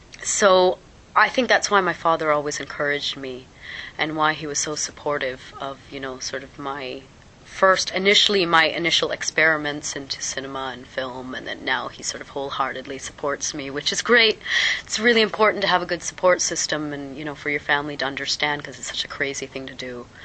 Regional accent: Canada; because my father's Indian, my mother's Polish, and I was born and brought up in Canada, so I had this very mixed heritage.

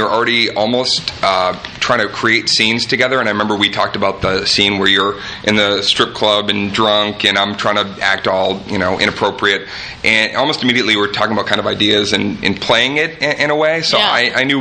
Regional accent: Arlington, Massachusetts, United States; I mean, it's my hometown. I grew up in Arlington, Massachusetts, started my comedy career in Boston.

